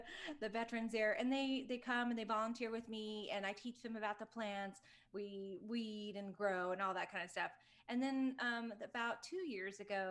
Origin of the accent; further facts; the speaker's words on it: Atlanta, Georgia, United States; And I grew up in Atlanta.